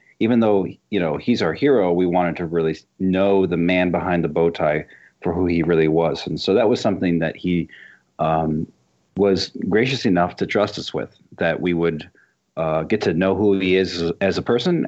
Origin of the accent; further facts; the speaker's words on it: Dallas, Texas, United States; You know, I grew up in Dallas, Texas